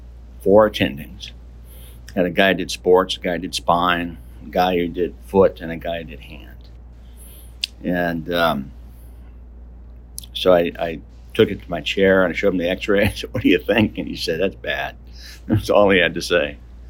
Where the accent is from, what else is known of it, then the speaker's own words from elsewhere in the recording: St. Louis, Missouri, United States; So I was born and raised in St. Louis, actually, which you know well.